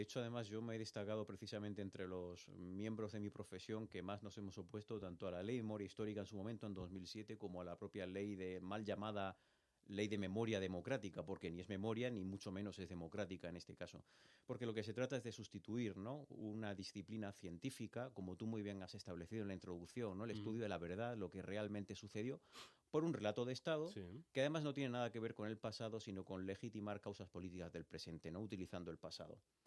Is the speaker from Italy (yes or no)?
no; Granada, Andalusia, Spain; soy de Granada porque toda mi familia es de Granada y es verdad que durante un tiempo largo, relativamente, he estado viviendo en varios sitios de la propia provincia de Granada.